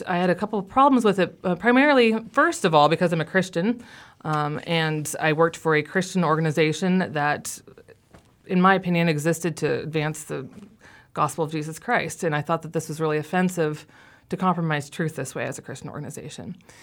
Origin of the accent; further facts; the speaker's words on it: Tacoma, Washington, United States; a couple core people in my hometown of Tacoma who were Y members have really shouldered a lot of the burden.